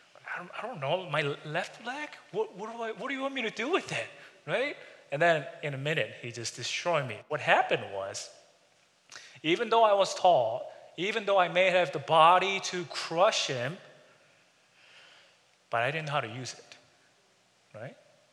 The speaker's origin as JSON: {"language": "English", "country": "South Korea", "tie": "born or raised there", "second_language": "English", "said": "When I was in sixth grade, by the way, I grew up in Korea."}